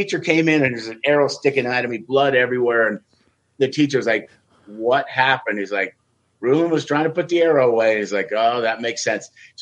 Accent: Wyoming, United States; So it was always a challenge for us growing up. For me growing up in Wyoming, it was.

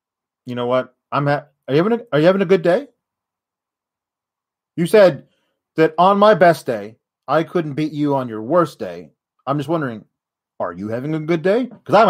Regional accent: Eugene, Oregon, United States; What, my hometown? I lived in the boonies outside of Eugene, Oregon, but they shot it on the campus of University of Oregon.

